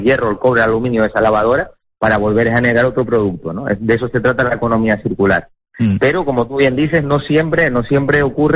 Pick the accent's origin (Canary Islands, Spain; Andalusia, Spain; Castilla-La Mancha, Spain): Canary Islands, Spain; nuestra mayor como canarios, ¿no? Nuestro mayor tesoro, que es nuestro medio ambiente